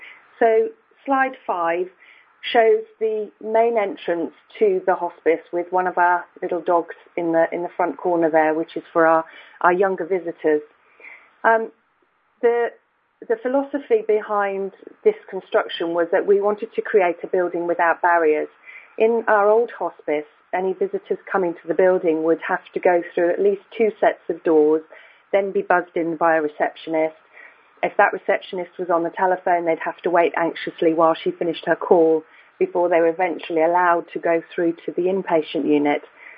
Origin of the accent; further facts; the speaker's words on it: Rugby, West Midlands, United Kingdom; born there; I was born in Rugby in the UK, which many of you will understand is the birthplace of rugby football.